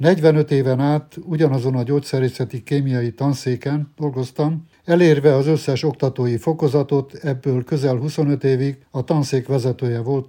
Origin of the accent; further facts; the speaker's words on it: Târgu Mureș, Mureș County, Romania; Marosvásárhelyen születtem, még a kis magyar világban.